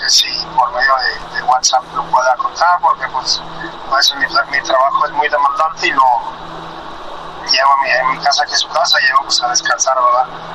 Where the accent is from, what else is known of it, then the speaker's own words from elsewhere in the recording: León, Guanajuato, Mexico; now in Monterrey, Mexico; Hablo desde la ciudad de Monterrey. Soy originario de Guanajuato, de León, Guanajuato. Tenemos que radicar aquí en Monterrey.